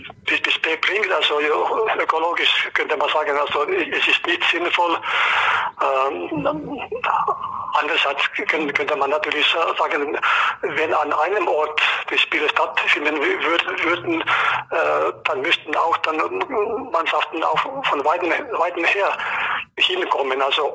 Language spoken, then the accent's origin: German; Helsinki, Uusimaa, Finland; German is a second language; moved away as an adult; now in Böblingen, Germany; Wie ich nach Deutschland kam, ja, so Liebe und das Studium, das waren die Gründe.